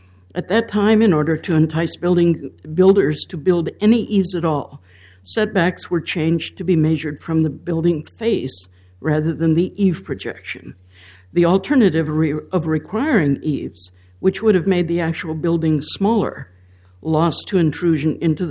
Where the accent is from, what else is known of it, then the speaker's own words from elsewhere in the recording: Portland, Oregon, United States; I'm from East Portland.